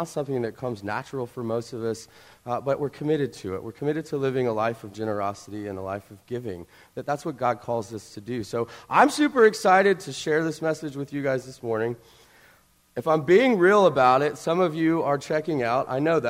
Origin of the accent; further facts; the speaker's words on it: Crowley, Louisiana, United States; I grew up in the Deep South in a town called Crowley, Louisiana. That is the straight-up bayou, if ever there was a bayou in Louisiana.